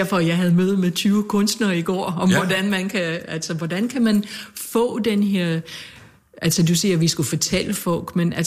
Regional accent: United States; now in Denmark; Altså, jeg er amerikaner. Jeg vil tage hjem. Jeg vil flyve til at se min familie.

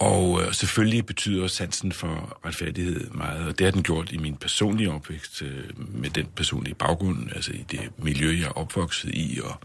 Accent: Indonesia; da vi boede i Indonesien, hvor jeg voksede op.

